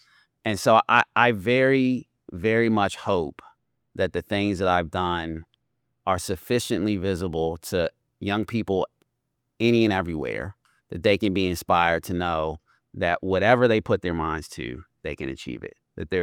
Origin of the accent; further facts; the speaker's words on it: Washington, D.C., District of Columbia, United States; And I can't tell you how powerful of an experience that was to be a young kid growing up in Washington, D.C., with Marion Barry as the mayor, Thurgood Marshall on the Supreme Court